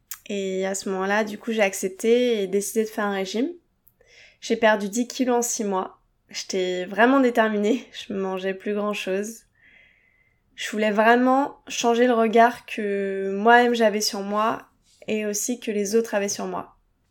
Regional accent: Hauts-de-France, France; Moi, je venais de la campagne du Nord, donc je découvrais vraiment un monde enchanteur.

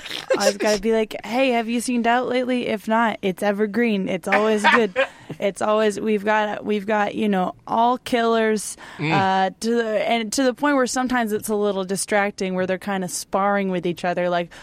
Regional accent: New England, United States; I'm from New England, so I connected hard with like scary religious people

